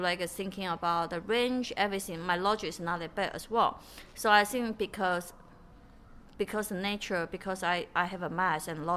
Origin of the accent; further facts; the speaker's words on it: Malaysia; So I, as a Malaysian manager, if you can make me same table with Daniel Nagano, I will spend 5K for this tournament.